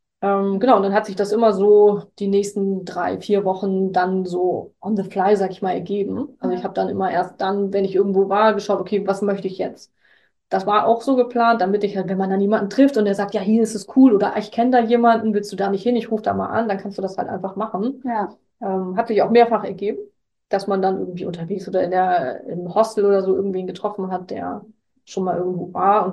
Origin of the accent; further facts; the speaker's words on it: Hamburg, Germany; Naja, also als Hamburger, ich bin also ein Hamburger Urgestein